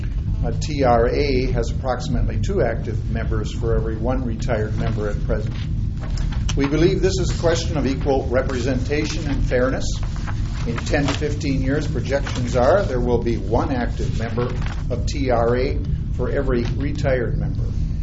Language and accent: English; Sauk Centre, Minnesota, United States; I'm from Sauk Center.